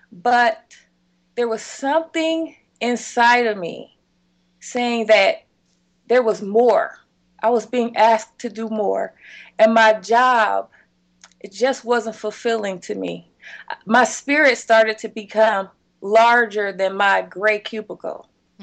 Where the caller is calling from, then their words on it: The Woodlands, Texas, United States; I am calling you from The Woodlands, Texas, which is a suburb of Houston, Texas.